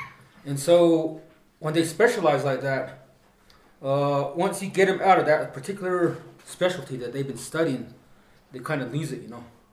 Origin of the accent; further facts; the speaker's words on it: Cove, Arizona, United States; So this is my hometown, my home region. This is where I live at, this is where I've herded sheep, this is where I grew up.